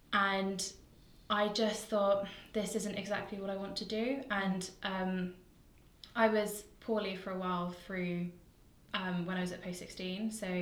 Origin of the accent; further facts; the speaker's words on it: Exmouth, South West England, United Kingdom; also born or lived in Nottingham / London; So I growing up in Exmouth and Devon and Exeter, I knew that there were so many changes that needed to happen.